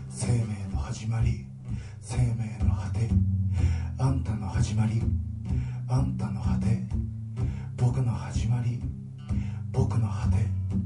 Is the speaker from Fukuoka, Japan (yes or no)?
no; Chiba, Japan; 僕は千葉県生まれ育ちで在住ですけど、あんまり方、まあ、方言って言い方もどうなのかあれなんですけど、方言らしい方言もなくて